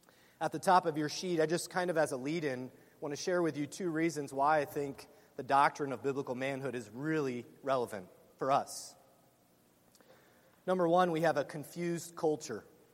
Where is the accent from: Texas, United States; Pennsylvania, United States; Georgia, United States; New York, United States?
Pennsylvania, United States; Yeah, I'm from Pennsylvania, so all the southern boys can have their grits. I'll have my scrapple and shoe fly pie.